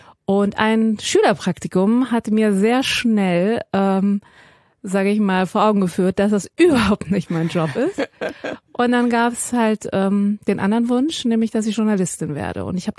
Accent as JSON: {"language": "German", "country": "Iran", "said": "ich bin ja Iranerin"}